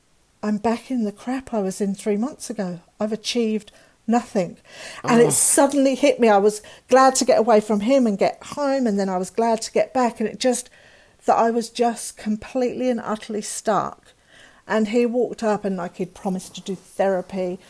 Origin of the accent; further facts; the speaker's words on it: England, United Kingdom; and I love being English and I love the English.